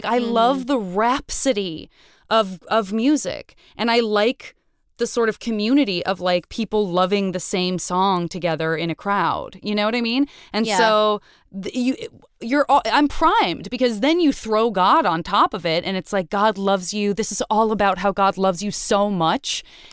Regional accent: Tucson, Arizona, United States; I'm from Tucson, but on the way to Disneyland with my dad's kind of best friend and their kids, and they listened to those songs.

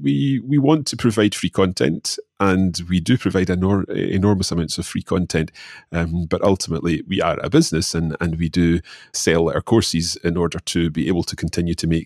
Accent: Scotland, United Kingdom; accent: Scottish; anyone listening to this will undoubtedly have picked up my Scottish accent, and the Scottish accent can't be conveyed in a book or in a written piece of material.

